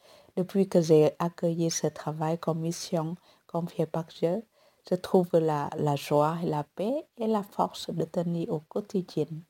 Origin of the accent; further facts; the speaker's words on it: Central Highlands, Vietnam; Ma vie était semblable à celle de tant d'autres jeunes filles des hauts plateaux au Vietnam.